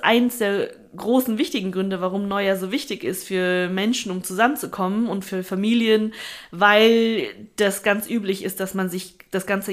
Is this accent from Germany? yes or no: no; Austria; ich komme aus Österreich, wie die Kaiserin.